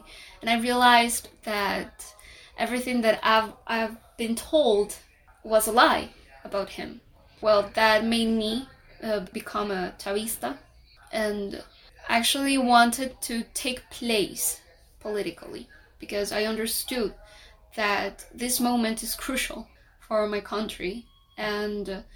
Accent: El Hatillo, Miranda, Venezuela; also born or lived in Caracas; I am 24 years old. I was born and raised here in Caracas, Venezuela. Well, born in Caracas, raised in Miranda, in El Atillo.

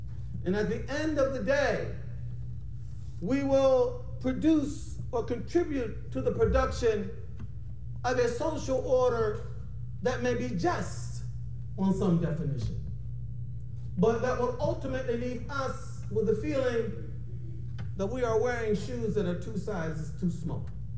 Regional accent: Philadelphia, Pennsylvania, United States; Now, as you might be able to tell, you know, I am an OG from Philadelphia, but I also have a sensitive side, you know?

